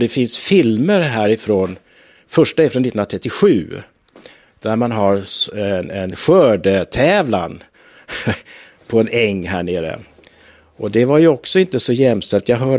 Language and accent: Swedish; Melbourne, Victoria, Australia; also born or lived in Ludvika; Nej, jag kommer söderifrån. Jag är uppvuxen i Melbourne.